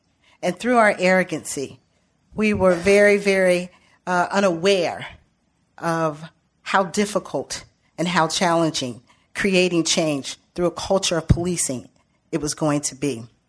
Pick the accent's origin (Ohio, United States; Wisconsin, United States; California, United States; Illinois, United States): Ohio, United States; Cincinnati; I'm from Cincinnati, Ohio.